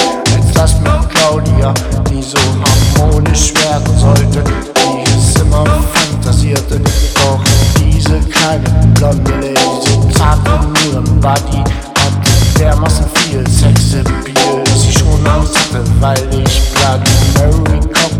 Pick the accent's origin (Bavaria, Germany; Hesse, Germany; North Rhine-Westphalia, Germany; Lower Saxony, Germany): Lower Saxony, Germany; Soltau; Ich bin eigentlich aus Soltau in Niedersachsen und fahre seit 8 Jahren jedes Wochenende durch diesen Ort